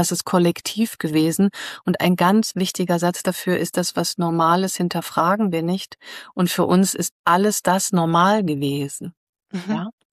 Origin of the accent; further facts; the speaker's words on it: Germany; Weil grundsätzlich finde ich auch, sind wir als Deutsche ein entwurzeltes Volk.